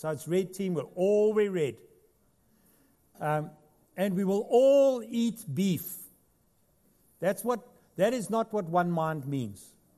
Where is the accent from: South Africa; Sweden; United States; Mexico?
South Africa; moved away as an adult; now in Australia; Gail and I moved from South Africa to Australia 20 years ago.